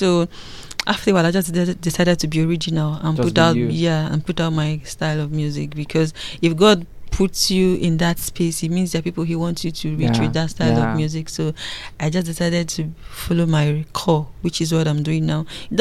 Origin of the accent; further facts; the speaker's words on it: Imo, Nigeria; I'm from Imo State, a graduate of University of Calabar